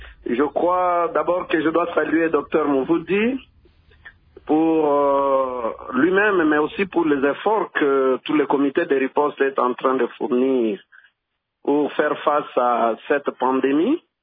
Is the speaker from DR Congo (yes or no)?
yes; DR Congo; chez nous en Afrique en général et en République démocratique du Congo